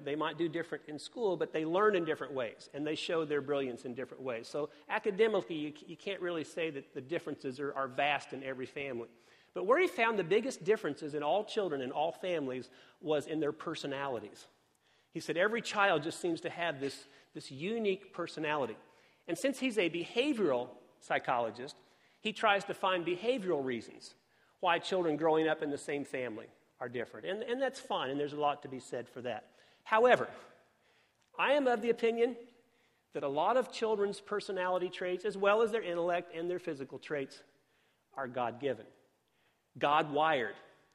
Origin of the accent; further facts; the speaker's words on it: Indianapolis, Indiana, United States; And so when we were growing up in Indianapolis, they sent my sister to this special school for really smart people.